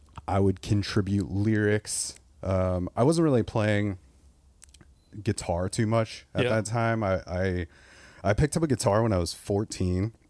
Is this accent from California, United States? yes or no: yes; Corona, California, United States; Corona, California, which is like Riverside County. It's like 40 miles east of Los Angeles.